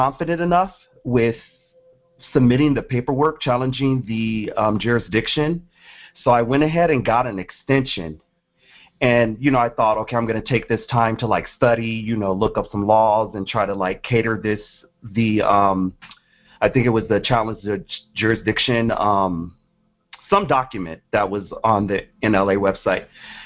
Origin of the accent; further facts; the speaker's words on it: California, United States; I'm from California.